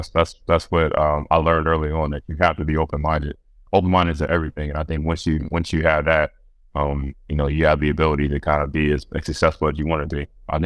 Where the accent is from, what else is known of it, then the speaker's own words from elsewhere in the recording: United States; now in Europe; Now, as an American player, for me, you were the benchmark, right? When I first came to Europe, everybody said, Mike Batiste.